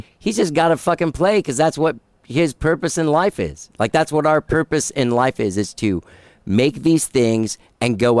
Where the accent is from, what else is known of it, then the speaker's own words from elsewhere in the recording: Miami, Florida, United States; also born or lived in Texas; I was born in Miami, and I lived in Texas and other places growing up. But when I was a teenager, my mom died. I had to move to Miami and live with my dad